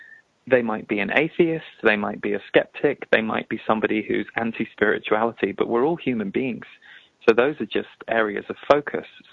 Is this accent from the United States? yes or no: no; England, United Kingdom; Sandy, we're both from England, and England has a very juicy sense of humor, sometimes considered a very dark humor.